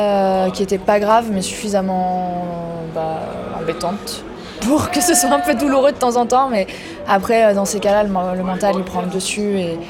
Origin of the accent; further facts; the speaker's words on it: Auvergne-Rhône-Alpes, France; now in Chamonix, France; Moi, je suis originaire de Chartreuse. Et alors, mes parents, ils ont toujours travaillé en montagne. Mon papa, il est guide, ma maman, elle-même. Et ils ont gardé des refuges. Du coup, moi, j'ai grandi en montagne.